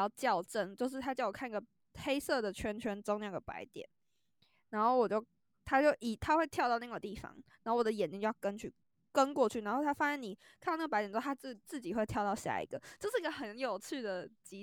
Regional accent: Taiwan; first language Mandarin; now in Hong Kong; 他当初会找我们的时候是有针对说要找台湾的国语母语使用者

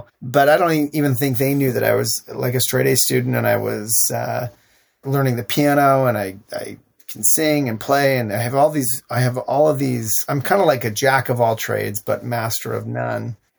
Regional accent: Salt Lake City, Utah, United States; growing up in Salt Lake City, Utah, to be a bit rebellious and think of wild ways to entertain myself as a young person.

